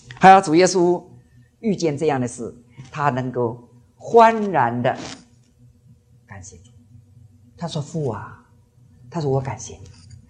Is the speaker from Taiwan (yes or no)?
no; Jiangnan, China; 我是江南人啊，我学一句我们江南的话